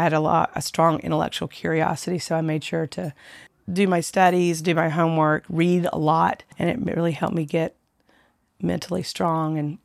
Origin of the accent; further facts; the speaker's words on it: Concord, North Carolina, United States; And I'm from I'm from North Carolina, a small town called Concord. And there wasn't, there were only like cheerleader types and jocks and then stoners.